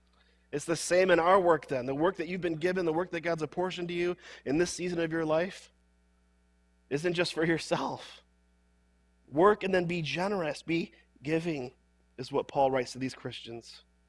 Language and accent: English; Jackson, Michigan, United States; I grew up in Jackson, Michigan, went to an Awana clubs in Jackson, Michigan, grew up in church there.